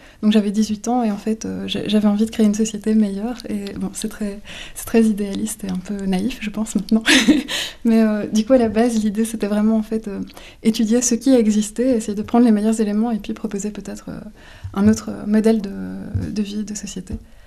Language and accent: French; Wallonia, Belgium; Alors, je viens de Belgique. J'ai grandi en Ardennes belge, près du Luxembourg. Donc c'est une région assez sauvage et naturelle, avec des bois et des champs.